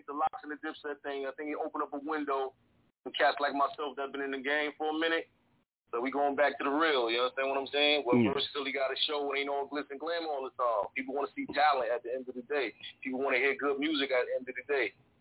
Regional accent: Elizabeth City, North Carolina, United States; born there; Yeah, I was born in Elizabeth City, North Carolina, man.

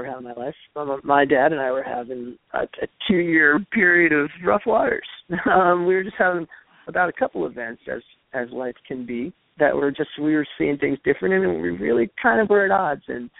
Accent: New York, United States; my brother and I grew up in Westchester County and went to high school in Nerschelle.

